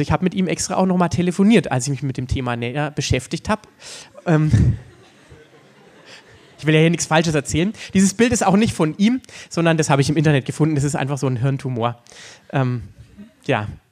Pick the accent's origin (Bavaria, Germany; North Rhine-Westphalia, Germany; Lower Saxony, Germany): Bavaria, Germany; in Oberfranken, da wo ich herkomme